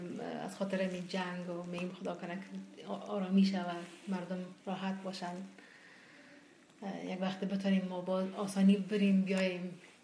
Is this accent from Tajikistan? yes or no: no; Kabul, Afghanistan; born or raised there; also born or lived in Iran